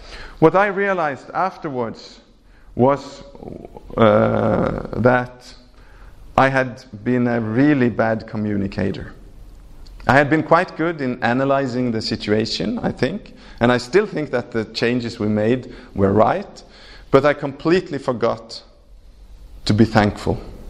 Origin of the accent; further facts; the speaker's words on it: Kenya; now in Norway; And that was another thing I didn't realize when I came from Kenya to Norway, that I was a significant and important people in other people's lives.